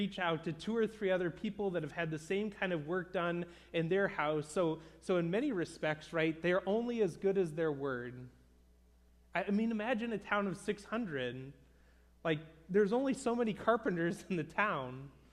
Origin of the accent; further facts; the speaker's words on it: Clarkston, Michigan, United States; I grew up in Oakland County and Clarkston, where like everywhere you go, it's just suburban sprawl, right?